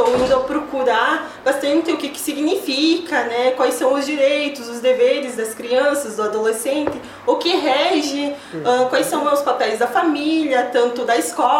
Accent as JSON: {"language": "Portuguese", "town": "Xanxerê", "region": "Santa Catarina", "country": "Brazil", "said": "Sim, eu sou aqui de Xanxerê"}